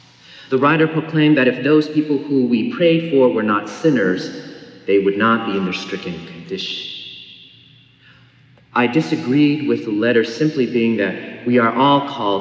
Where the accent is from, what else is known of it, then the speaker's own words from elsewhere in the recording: Denver, Colorado, United States; now in Boston, United States; I went to the Island School of Theology in my hometown of Denver, Colorado.